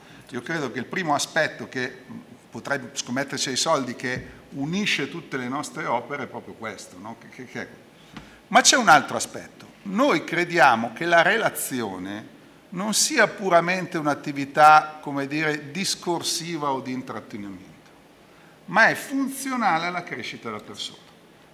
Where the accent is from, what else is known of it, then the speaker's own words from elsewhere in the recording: Tunisia; Italian is a second language; perché il mio italiano, essendo io tunisino, non è che sia proprio brillantissimo, no?